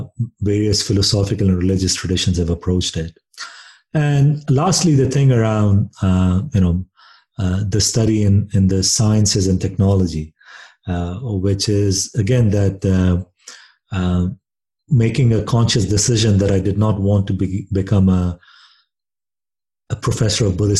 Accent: India; growing up in India

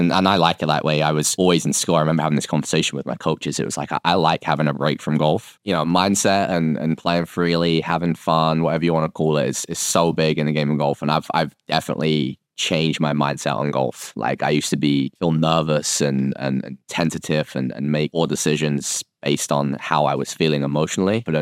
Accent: London, United Kingdom; I am from England, from Southeast London.

